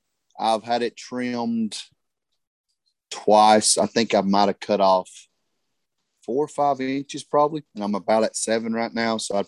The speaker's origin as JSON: {"language": "English", "town": "Harlan", "region": "Kentucky", "country": "United States", "moved": "as an adult", "lives_now": "Dalton, United States", "said": "I live in Dalton. I am from Harlan, Kentucky."}